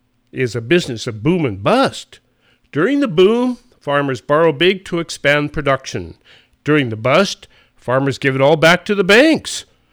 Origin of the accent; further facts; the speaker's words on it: Montana, United States; So when I was growing up in Montana, we always took great joy in telling North Dakota jokes.